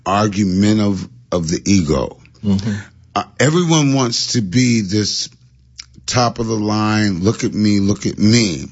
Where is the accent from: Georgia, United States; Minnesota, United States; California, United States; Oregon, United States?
California, United States; Oceanside; also born or lived in San Diego, United States; But I grew up in Oceanside. I went to school there.